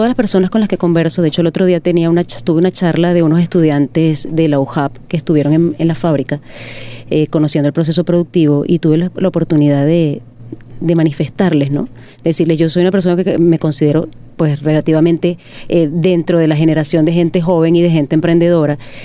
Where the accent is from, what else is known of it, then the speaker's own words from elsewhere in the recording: Venezuela; yo creo que como el venezolano no hay. Okay. Somos una cultura, a pesar de venir de una mezcla de muchas culturas, de mucho extranjero